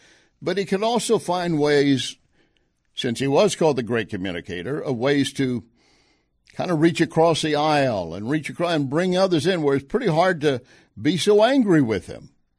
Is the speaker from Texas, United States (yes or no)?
yes; Texas, United States; I'm a Texan, and I have a BS degree.